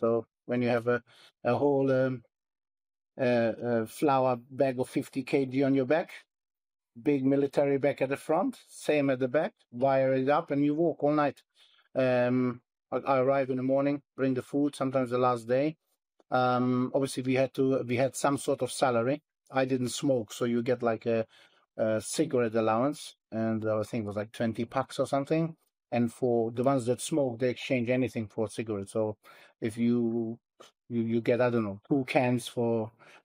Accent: Bosnia & Herzegovina; moved away as an adult; also born or lived in Germany; now in United Kingdom; So I was born basically in Bosnia. I went to Germany as a kid. I came back as a junior, just about 2 years before military

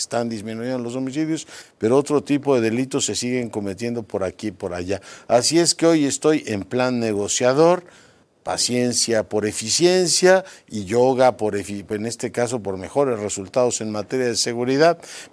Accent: Mexico; todos somos mexicanos

